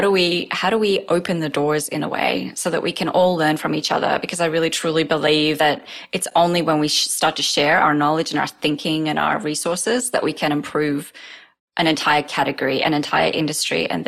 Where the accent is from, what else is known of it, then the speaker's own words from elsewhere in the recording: Australia; And then the other one that I will say is, I'm from Australia.